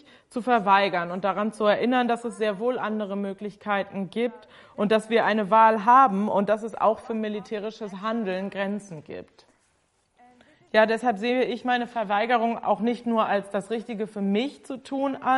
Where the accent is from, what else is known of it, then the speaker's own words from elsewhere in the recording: Tel Aviv, Tel Aviv District, Israel; mehr als ich jemals in meiner Kindheit in Tel Aviv davon mitbekommen habe